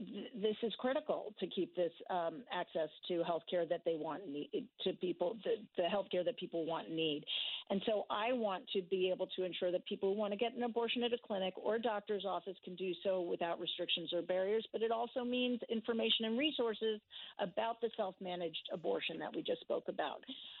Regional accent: Connecticut, United States; growing up in Connecticut and still being connected with Connecticut and having trained in Connecticut

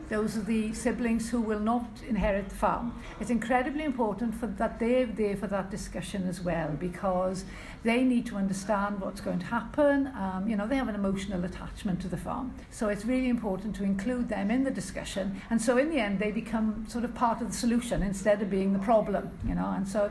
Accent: Wales, United Kingdom; accent: Welsh; They've all understood my Welsh accent, which is great.

